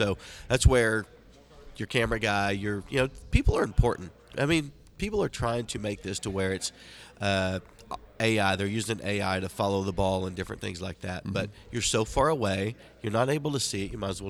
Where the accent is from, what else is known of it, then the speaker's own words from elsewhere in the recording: Oklahoma, United States; I'm from Oklahoma.